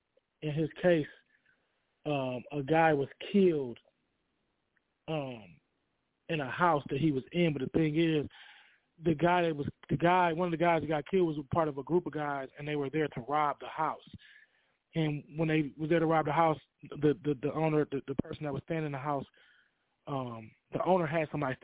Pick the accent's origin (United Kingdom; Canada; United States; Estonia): United States; Michigan; because I'm from Michigan. Some things may not apply in certain states